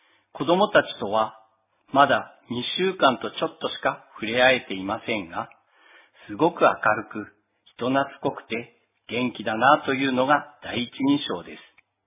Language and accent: Japanese; Hokkaido, Japan; 私は胆振の東町出身です。